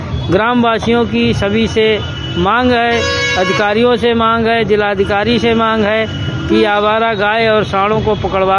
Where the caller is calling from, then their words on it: Kalan, Uttar Pradesh, India; गांव पृथ्वीपुर ढाई, तहसील कलान से मोबाइल वाड़ी से बोल रहा हूं।